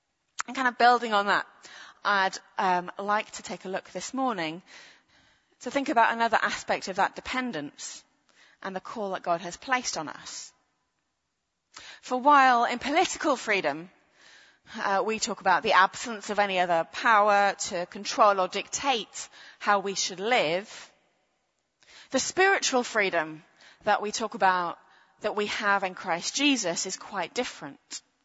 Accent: United Kingdom; As a Brit, it's a little strange to join in some of the celebrations.

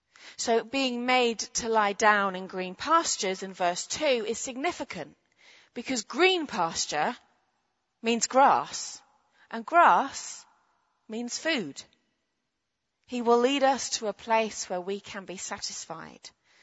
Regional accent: United Kingdom; So for me, as a Brit, it makes me think of Yorkshiremen with border collies and flat caps out on the rolling fields of the English countryside.

